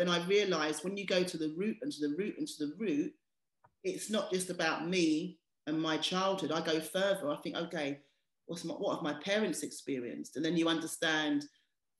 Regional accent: United Kingdom; I just find that hilarious because sometimes as a British speaker, when we're phonetically looking at something, you'll see it in a very British way.

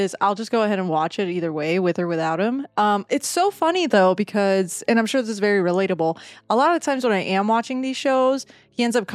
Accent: New Jersey, United States; Again, I grew up in New Jersey, right, like in the tri-state area.

